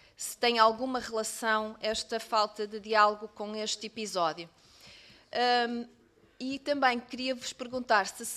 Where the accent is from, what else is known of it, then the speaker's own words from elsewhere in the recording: Lousada, Porto, Portugal; Eu sou de Lousada e conheço muitos bombeiros de Lousada.